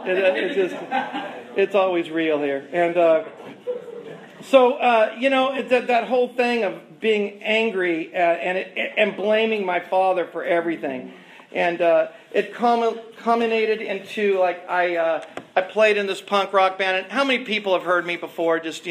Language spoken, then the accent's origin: English; Lompoc, California, United States; Was I was raised in Lompoc. My dad was stationed in the Air Force, and I went to La Prisma School.